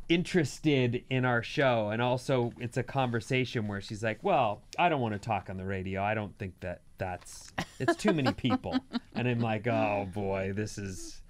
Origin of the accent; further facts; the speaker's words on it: San Francisco, California, United States; Fifth generation San Francisco here, and San Franciscan here, and I grew up bottle fed on See's candy.